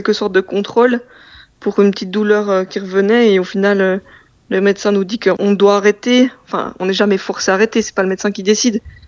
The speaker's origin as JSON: {"language": "French", "region": "Neuchâtel", "country": "Switzerland", "lives_now": "Basel, Switzerland", "said": "Enfin, je viens de Neuchâtel, mais je vis à Bâle à cause du foot."}